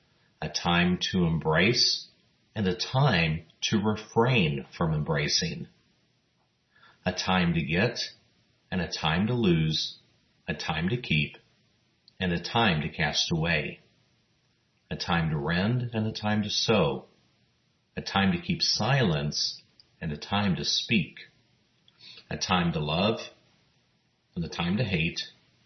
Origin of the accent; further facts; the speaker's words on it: El Paso, Texas, United States; looking at the weather forecast for my hometown of El Paso for the next few days